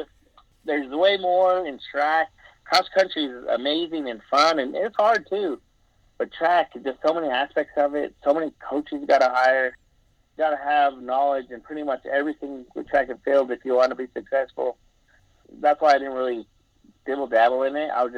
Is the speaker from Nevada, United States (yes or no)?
yes; Las Vegas, Nevada, United States; I thought, well, I'm from Vegas. You know, I'm from small town.